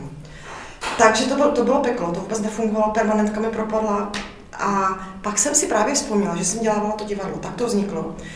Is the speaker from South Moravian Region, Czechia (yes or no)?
no; Ostrava, Moravian-Silesian Region, Czechia; Já jsem z Ostravy, já jsem se narodila v Ostravě, tam jsem chodila, vlastně celé dětství